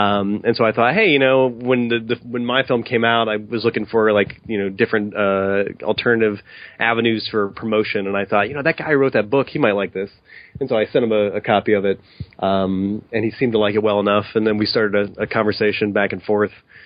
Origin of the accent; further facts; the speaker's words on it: Ohio, United States; I'm from Ohio originally